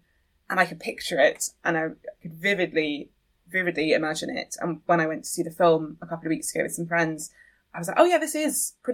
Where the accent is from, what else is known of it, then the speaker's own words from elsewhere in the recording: United Kingdom; And I'm British